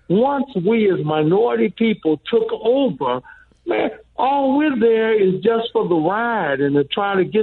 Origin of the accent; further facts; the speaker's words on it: Chicago, Illinois, United States; now in Country Club Hills, United States; Terry, one of the things is, I grew up in Chicago. I currently live in Country Club Hill.